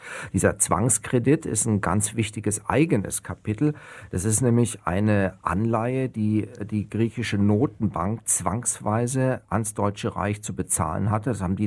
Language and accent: German; Germany; so einfach können wir es uns als Deutsche aus meiner Sicht nicht machen